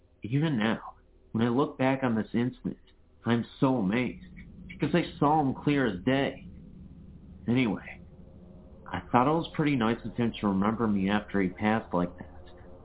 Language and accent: English; Michigan, United States; I've moved back to my hometown in Michigan after being away for many years.